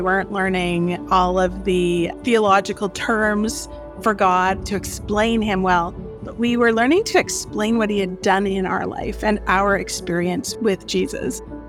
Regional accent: British Columbia, Canada; I grew up on Vancouver Island. I went to university on Vancouver Island.

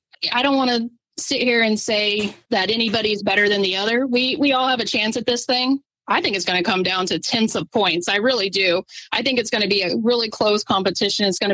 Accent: North Carolina, United States; I'm originally from North Carolina. I didn't grow up with a lot of culture. I grew up on a dirt road in the mountains.

